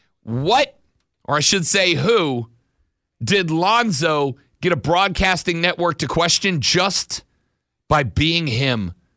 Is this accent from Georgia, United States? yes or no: no; Pensacola, Florida, United States; I am from Pensacola, Florida, originally. I am from the tribal chief's hood.